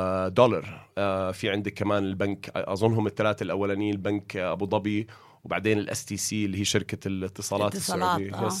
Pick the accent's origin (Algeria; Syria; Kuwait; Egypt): Kuwait; أنا بالنسبة لي لأنه تربيت بالكويت